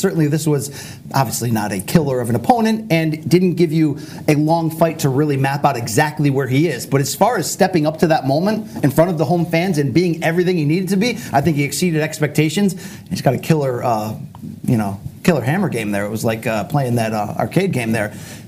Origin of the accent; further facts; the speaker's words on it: Marietta, Georgia, United States; Very similar to growing up in Marietta compared to old Marietta.